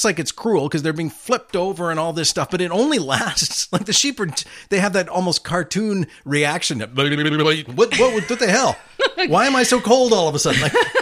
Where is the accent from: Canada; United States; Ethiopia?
Canada; Alberta; Are you kidding? I'm from Alberta.